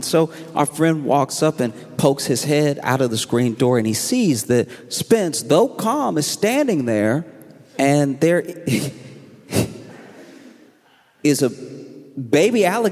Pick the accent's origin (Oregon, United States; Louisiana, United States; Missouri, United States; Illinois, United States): Louisiana, United States; I grew up in Louisiana, right?